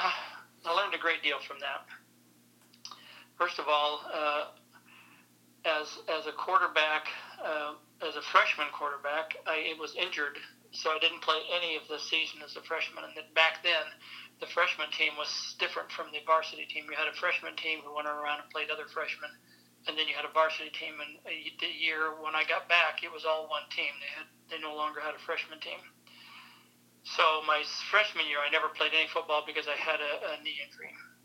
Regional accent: United States; I'm very proud to be American.

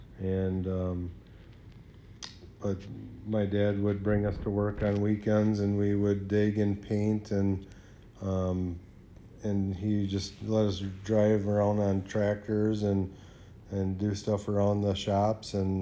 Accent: Neenah, Wisconsin, United States; Well, I grew up in Neenah, Wisconsin. I was born at Theta Clark in 1975.

